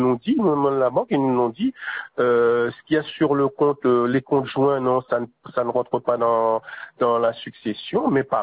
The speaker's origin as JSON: {"language": "French", "town": "Le Gosier", "country": "Guadeloupe", "lives_now": "Villenave-d'Ornon, France", "said": "Je suis de Gosier."}